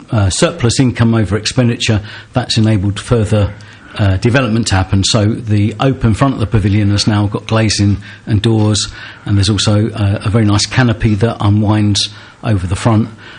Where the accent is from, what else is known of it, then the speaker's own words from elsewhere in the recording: Chadwell Heath, London, United Kingdom; So, yeah, I mean, Chapel Heath postally would be Essex, but the bit I grew up in was in the London Borough of Redbridge.